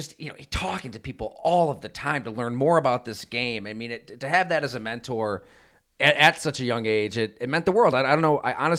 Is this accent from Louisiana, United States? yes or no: no; Buffalo, New York, United States; I grew up in Buffalo, so, you know, the cold isn't anything new. Went to college at Syracuse.